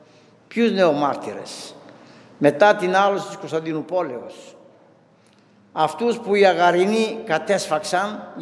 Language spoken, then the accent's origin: Greek; Chios, North Aegean, Greece; Εκεί στη Χίο, που είμαι από τη Χίο κι εγώ βέβαια